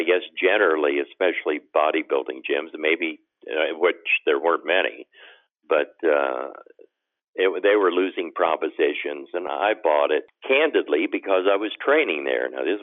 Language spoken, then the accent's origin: English; Cincinnati, Ohio, United States; moved away as an adult; the Mr. Cincinnati contest, my hometown, Cincinnati. And that went well. Eventually, I guess I was 24 years old, I thought, well, Cincinnati's not for me. So I took a drive out to California